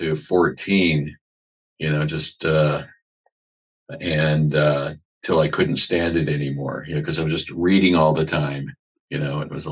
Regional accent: Canton, Ohio, United States; born there; Well, I was born in Ohio, Canton, Ohio. Mm-hmm. It's over by 50 miles below Cleveland.

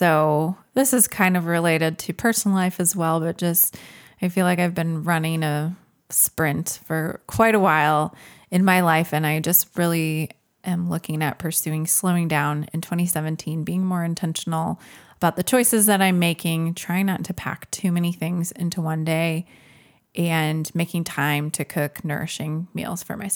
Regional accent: Minnesota, United States; now in Indiana, United States; And even being born and raised in Minnesota does not help me to embrace the winter season. Somehow growing up in it, I survived, but now that I live in Indiana, I've become a little bit of a wuss about winter.

